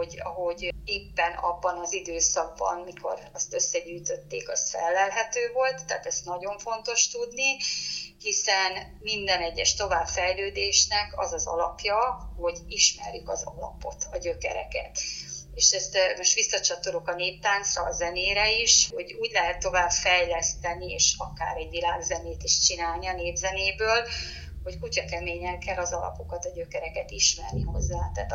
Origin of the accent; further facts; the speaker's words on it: Hungary; amitől mi magyarok vagyunk, miért ne jelenhetnének meg azok a motivumok.